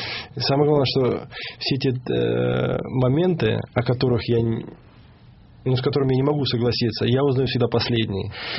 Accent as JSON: {"language": "Russian", "country": "Russia", "said": "потому что я россиянин"}